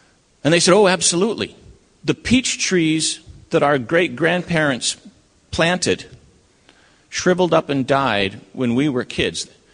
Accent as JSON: {"language": "English", "town": "Loma Linda", "region": "California", "country": "United States", "tie": "born or raised there", "also_born_or_lived": "Maine", "said": "Grew up in Loma Linda, and that was a long time ago."}